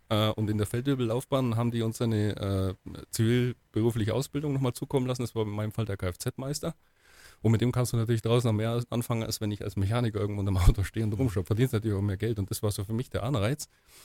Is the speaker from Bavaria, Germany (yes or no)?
yes; Kaufbeuren, Bavaria, Germany; ich bin ja selbst gebürtiger Kaufbeurer. Und ich musste als Schüler bei diesem Tänzelfest-Umzug immer mitlaufen.